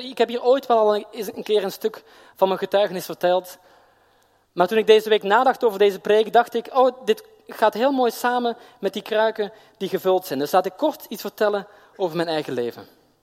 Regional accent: Belgium; ik kom uit België, maar voor mij komt toch dat moment in Nederland.

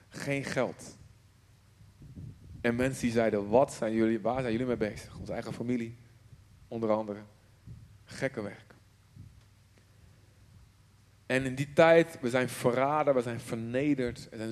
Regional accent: Colombia; Dutch is a second language; ik kom uit Colombia.

